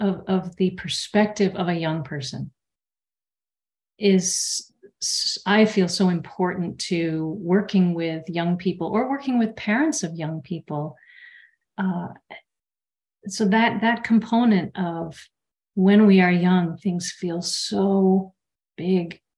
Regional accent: Vermont, United States; So growing up in Vermont, we didn't have MAGPIES.

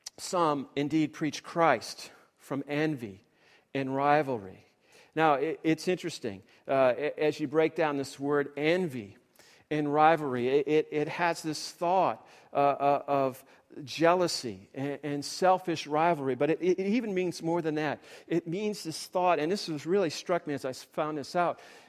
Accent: New England, United States; I come from New England. We are known to be cynics. We are known to be sarcastic.

